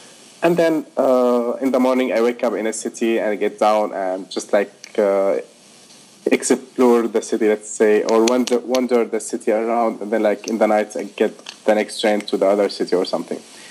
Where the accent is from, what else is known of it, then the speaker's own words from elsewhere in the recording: Damascus, Damascus Governorate, Syria; yeah, I'm from Syria, you know, from Damascus, but not refugee.